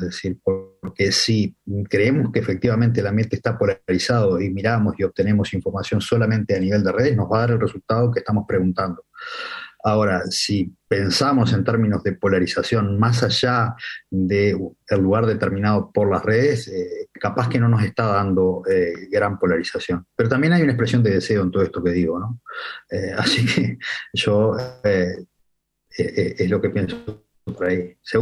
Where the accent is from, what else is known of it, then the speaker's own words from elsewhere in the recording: Uruguay; hay una matriz de cultura política en Uruguay que uno, la primera referencia que tiene, que casi la escucha desde la escuela